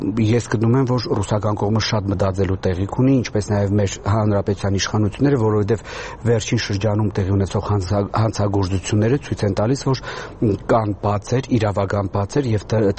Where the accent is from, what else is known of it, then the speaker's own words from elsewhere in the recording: Gyumri, Shirak, Armenia; Որպես գյումրեցի